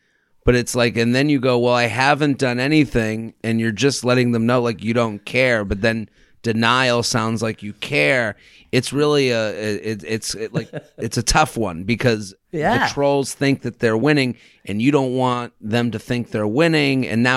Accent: Needham, Massachusetts, United States; I'm from Needham. Went to Needham High.

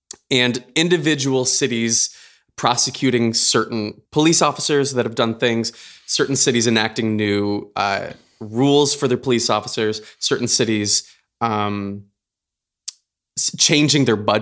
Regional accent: Michigan, United States; who we grew up with back in Michigan and have known for a long, long time.

